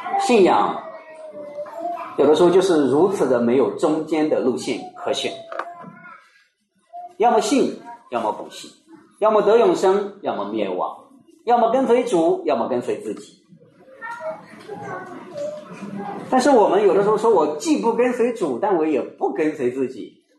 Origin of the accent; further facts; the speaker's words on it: China; 可能我们中国人看不出来这七个我是有多少旧约的根据和典故